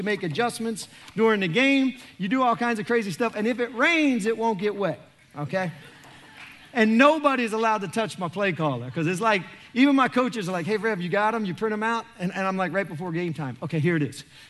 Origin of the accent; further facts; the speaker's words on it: New Jersey, United States; moved away as an adult; I grew up in New Jersey and Catholic background, and moved down here and played football in college